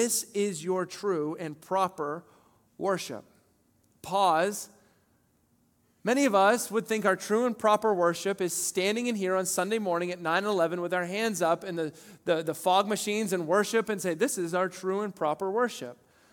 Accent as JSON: {"language": "English", "region": "Maine", "country": "United States", "said": "just remember, I'm from Northern Maine."}